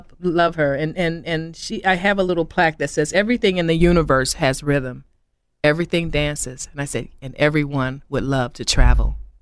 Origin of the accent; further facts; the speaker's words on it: Chicago, Illinois, United States; also born or lived in Arkansas; I'm originally from Chicago. I think people think I'm a Peorian, but I'm from Chicago.